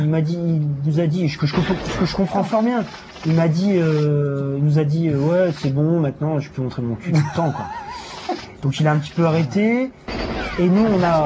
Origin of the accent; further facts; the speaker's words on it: Dunkirk, Hauts-de-France, France; accent: Nord; Je suis originaire du Nord, moi. Donc l'accent, c'est l'accent du Nord.